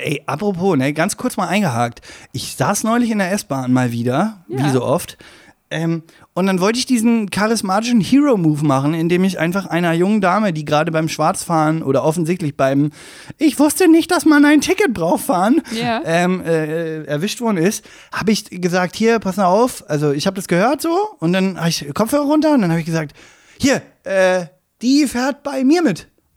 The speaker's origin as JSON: {"language": "German", "town": "Salzgitter", "region": "Lower Saxony", "country": "Germany", "lives_now": "Berlin, Germany", "said": "Und Wolfenbüttel war von dem Vorort Salzgitter, aus dem ich zugezogen bin, also nach Berlin zugezogen bin"}